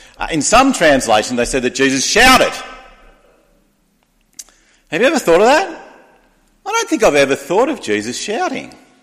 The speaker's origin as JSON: {"language": "English", "region": "Tasmania", "country": "Australia", "said": "As we were working towards my mother-in-law's funeral, we're from Tasmania."}